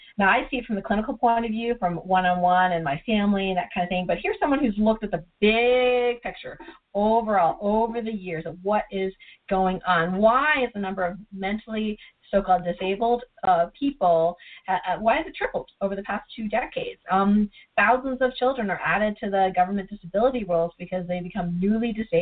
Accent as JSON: {"language": "English", "country": "Canada", "tie": "born or raised there", "also_born_or_lived": "Hong Kong", "said": "when I grew up in Canada, so we moved from Hong Kong to Canada"}